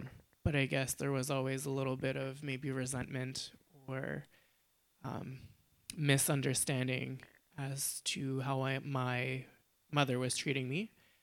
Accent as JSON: {"language": "English", "region": "Nova Scotia", "country": "Canada", "tie": "born or raised there", "also_born_or_lived": "Shediac", "said": "I was born in Shidya, close to Moncton, and I actually grew up in the Annapolis Valley"}